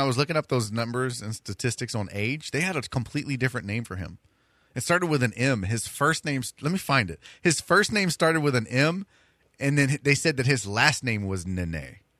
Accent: Texas, United States; I'm an idiot from Texas.

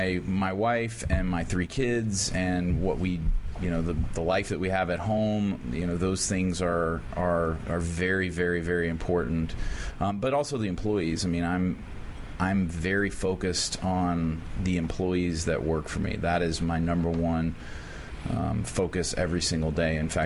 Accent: the South, United States; because I grew up in the South, and I had a lot of experience with overbearing Southern Baptists.

